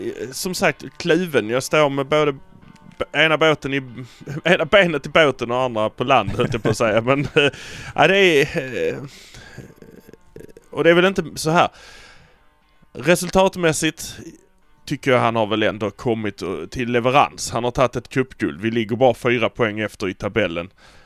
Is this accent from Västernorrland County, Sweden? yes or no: no; Malmö, Skåne, Sweden; Men vi är från Malmö, nu kör vi det här.